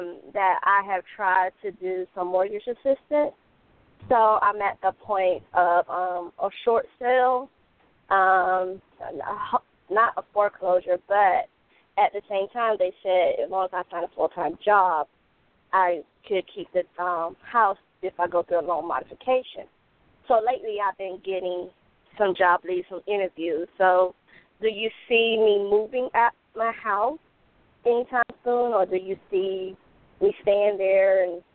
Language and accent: English; Georgia, United States; from Georgia.